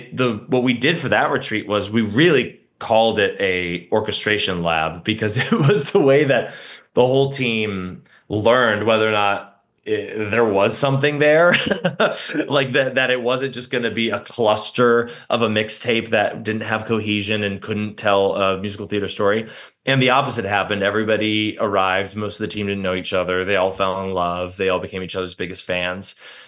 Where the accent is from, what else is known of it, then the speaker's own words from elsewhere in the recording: Indiana, United States; because I'm from Indiana, I somehow had relationships with, like, the mayor's office